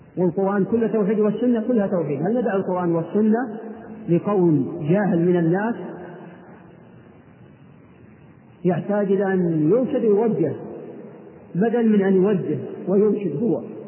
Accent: Riyadh, Riyadh Province, Saudi Arabia; هذا عندنا في الرياض

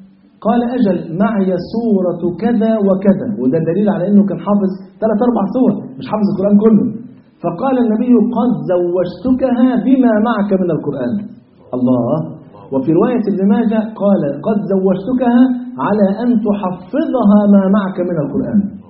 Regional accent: Egypt; وزي ما بيقولوا كده عندنا في مصر يقول لك ايه، نقل بنتك ولا تنقيش لابنك

